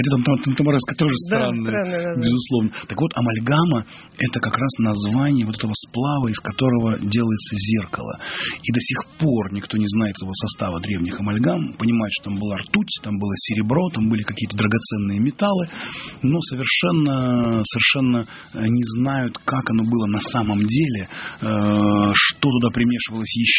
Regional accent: Russia; Я говорю, мы русские.

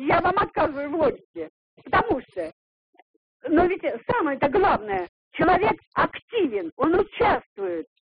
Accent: Moscow, Russia; Я москвичка.

